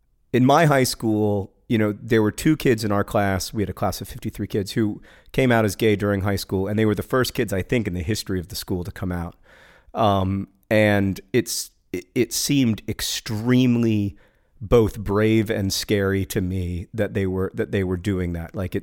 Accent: Oklahoma, United States; I had the pleasure of marrying my husband in my home state of Oklahoma

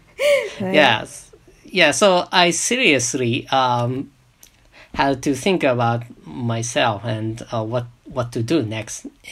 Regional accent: Yamanashi, Japan; born there; English is a second language; Yeah, actually I was born in Yamanashi Prefecture, which is not a place for takoyaki.

